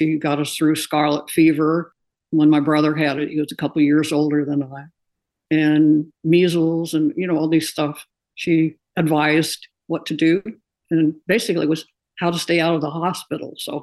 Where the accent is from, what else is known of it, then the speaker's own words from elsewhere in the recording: Iowa, United States; I'm originally from Iowa, lived in a small town, 20,000, pretty near the center of Iowa, and we were sort of on the edge of town.